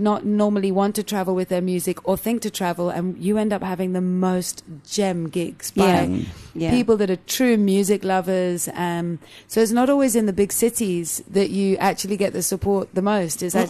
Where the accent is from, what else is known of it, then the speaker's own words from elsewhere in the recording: England, United Kingdom; moved away as an adult; now in South Africa; So we emigrated from England we got married here in 2004. And we emigrated later on that year.